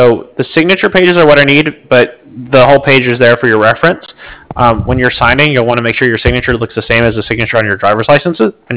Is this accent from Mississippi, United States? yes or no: no; California, United States; I'm from California, but people think I'm from New York or something like that.